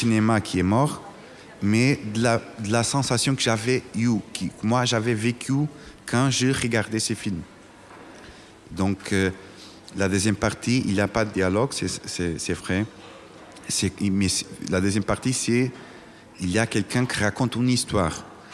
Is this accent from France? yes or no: no; Portugal; moi, je suis portugais, j'habite pas à Los Angeles